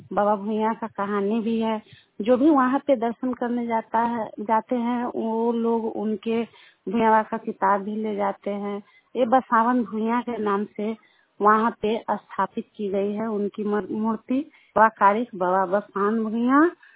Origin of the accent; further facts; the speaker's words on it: Bihar, India; मैं वैशाली जिले के लालगंज ब्लॉक के निवासी हूँ।